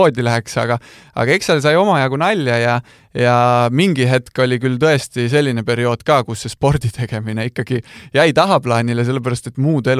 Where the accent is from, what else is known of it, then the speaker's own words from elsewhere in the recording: Rakvere, Lääne-Viru County, Estonia; also born or lived in Viljandi; now in Tallinn, Estonia; sealt Rakvere poolt ma olen pärit